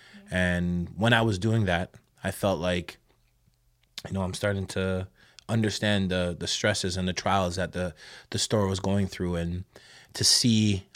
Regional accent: Jamaica; because we are Jamaican. We love everybody, right?

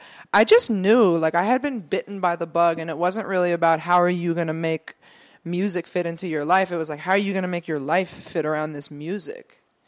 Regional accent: Upper St. Clair Township, Pennsylvania, United States; I come from Upper St. Clair Township, and I have to give a lot of credit to how the arts and music program was back when I was a student there.

